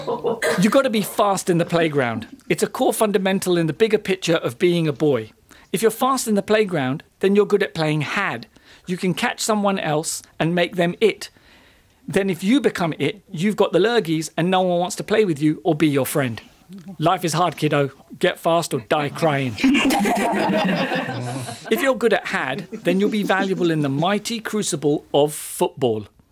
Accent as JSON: {"language": "English", "country": "Kenya", "tie": "born there", "said": "I'm a Kenyan-born, ethnically Indian, British Muslim."}